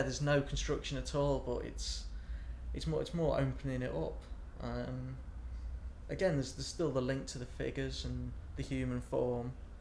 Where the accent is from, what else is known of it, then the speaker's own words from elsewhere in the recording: Manchester, North West England, United Kingdom; I'm 28 and I'm from Manchester, England.